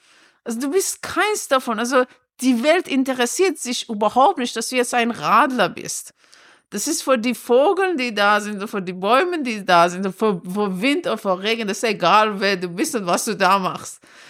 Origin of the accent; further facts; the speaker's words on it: Iran; Ein Haut ist, ich bin Iranerin.